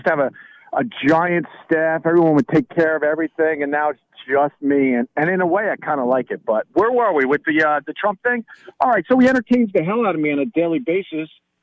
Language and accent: English; New York, United States; And we were getting the attention of all everybody, and we're from New York.